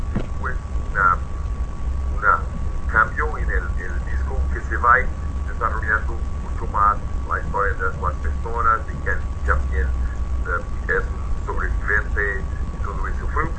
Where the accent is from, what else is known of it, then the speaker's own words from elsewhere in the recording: Portugal; Spanish is a second language; Para mí como portugués fue un proceso mucho más directo